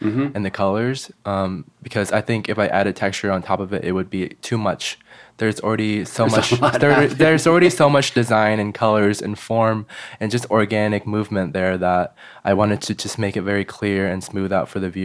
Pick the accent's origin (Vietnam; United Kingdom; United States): Vietnam; So I think it's definitely a mix of where I came from Vietnam